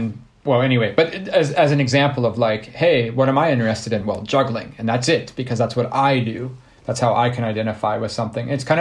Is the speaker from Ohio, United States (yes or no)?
yes; Ohio, United States; And I come from Ohio. So I painted my fingernails when I was like 16 or 17, because I had this idea of like, oh, yeah, this is just how it is in Ohio.